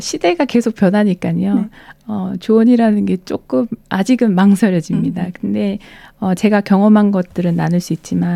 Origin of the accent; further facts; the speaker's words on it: South Korea; 한국 가곡도 제가 한국 사람이기 때문에 더 공부해야 될 가치가 있고 의미가 있는 일이겠구나